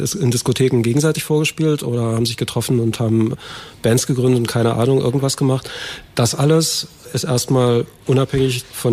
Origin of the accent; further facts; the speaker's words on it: Leipzig, Saxony, Germany; born there; ich bin 1959 in Leipzig geboren, habe lange Zeit als Rundfunktechniker gearbeitet in der DDR